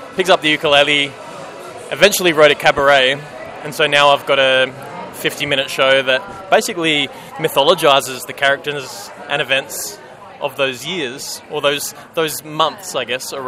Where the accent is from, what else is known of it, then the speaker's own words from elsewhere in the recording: Adelaide, South Australia, Australia; I'm from Adelaide. Very Australian.